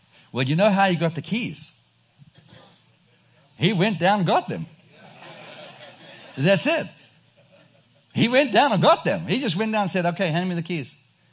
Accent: South Africa; you can tell I have a strange accent. But I was sent from South Africa to teach you how to speak.

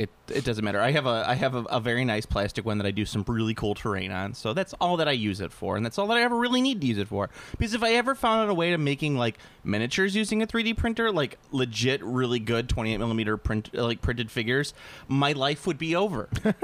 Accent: Chicago, Illinois, United States; I know, because we're from Chicago, and we can eat a lot of sausage.

